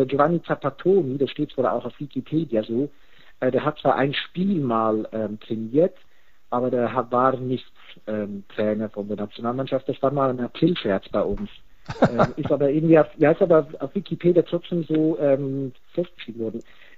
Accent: Switzerland; ich komme ja selber aus der Schweiz

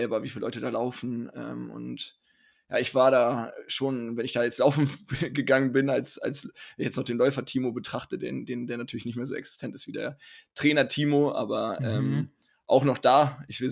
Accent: Hanover, Lower Saxony, Germany; Ich sage immer moin, ich komme nämlich aus dem Norden so halb, ich komme nämlich ursprünglich aus Hannover.

